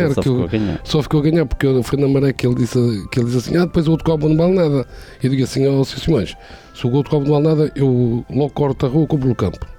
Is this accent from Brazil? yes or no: no; Oliveira São Pedro, Norte, Portugal; eu sou da Oliveira São Pedro